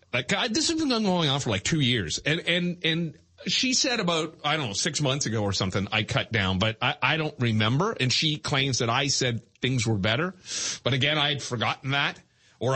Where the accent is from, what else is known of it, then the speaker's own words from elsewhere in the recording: Ontario, Canada; Growing up in the West End, it was always a bone of contention between Brampton, Bramley, and Mississauga because it always felt like that part of Peel got everything.